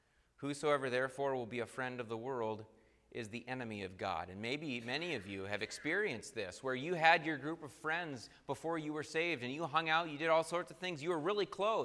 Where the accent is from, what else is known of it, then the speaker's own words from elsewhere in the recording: United States; I'm an American, and I'm glad that I'm an American.